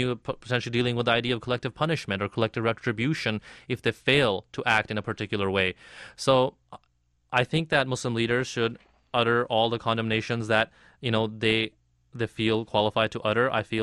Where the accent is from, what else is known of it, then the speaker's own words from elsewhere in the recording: United States; if we're talking about France, as an American, I don't agree with the kind of secular mandate that the French state imposes on everyone